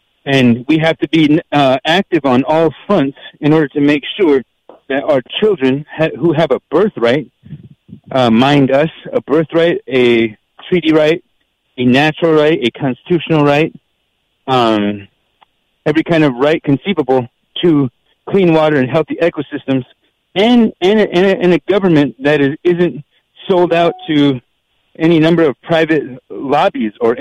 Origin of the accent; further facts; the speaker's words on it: North Dakota, United States; now in Pine Ridge, United States; I grew up on Standing Rock